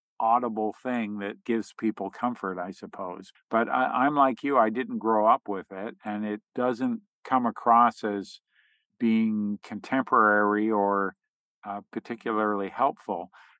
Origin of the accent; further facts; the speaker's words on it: Canada; I'm from Canada, right?